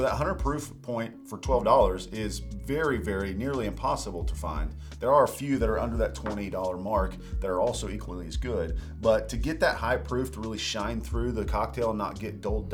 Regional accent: Midwest, United States; I grew up in the Midwest, in corn country.

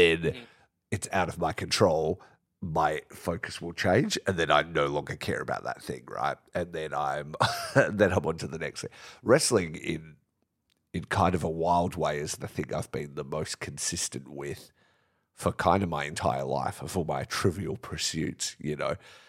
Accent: Australia; I was growing up in Australia and it wasn't even on TV here, you know, when I was younger.

